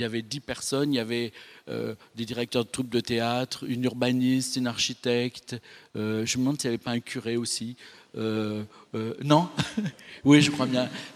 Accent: Nice, Provence-Alpes-Côte d'Azur, France; Moi, je suis niçois, et donc je pensais aller en Grèce un peu bêtement

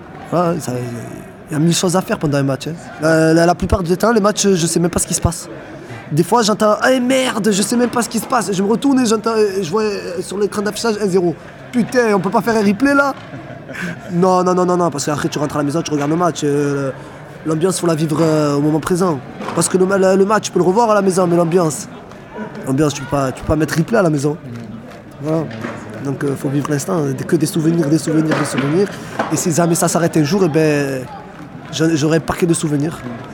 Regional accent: Marseille, Provence-Alpes-Côte d'Azur, France; j'ai 20 ans, je suis marseillais

